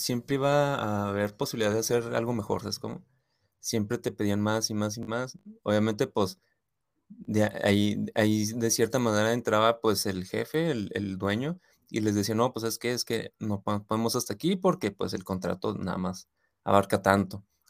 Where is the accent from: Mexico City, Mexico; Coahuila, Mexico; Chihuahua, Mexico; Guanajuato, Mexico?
Chihuahua, Mexico; Ciudad Juárez; Un par de veces trabajé en agencias chiquitas, ahí de donde soy, de Juárez, pero pues locales, ¿no?